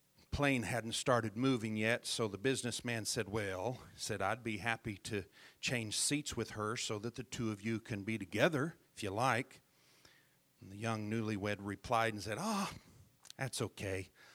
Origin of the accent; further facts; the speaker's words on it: Joplin, Missouri, United States; Growing up there in my hometown near Joplin, Missouri, along the intersection of 20th and Rangeline